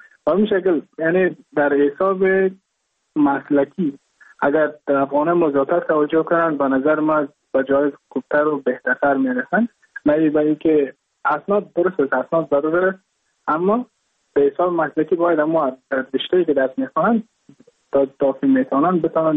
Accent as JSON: {"language": "Persian", "town": "Mazar-i-Sharif", "region": "Balkh", "country": "Afghanistan", "lives_now": "Goa, India"}